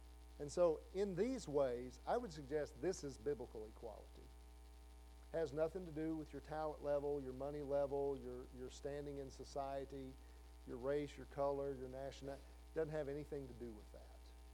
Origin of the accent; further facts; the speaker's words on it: Blytheville, Arkansas, United States; I grew up in the South. I grew up in Blytheville, Arkansas.